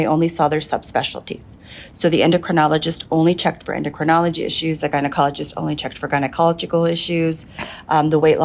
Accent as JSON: {"language": "English", "town": "San Diego", "region": "California", "country": "United States", "said": "So I am from San Diego, California."}